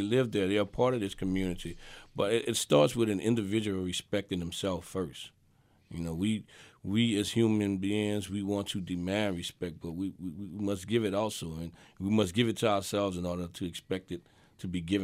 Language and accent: English; the South, United States; Nine times out of ten, as a Southerner, you're going to see good morning or good evening.